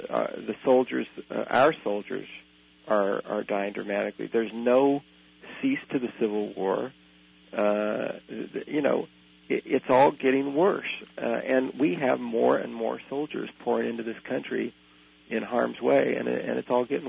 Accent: Nebraska, United States; I grew up in a very conservative part of the country. I grew up in Nebraska. You can't get too much more conservative than Nebraska.

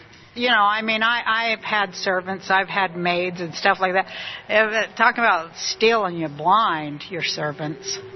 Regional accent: Utah, United States; Like, and I'm from Utah, so I always go, I know real cowboys, and you, sir, are no cowboy.

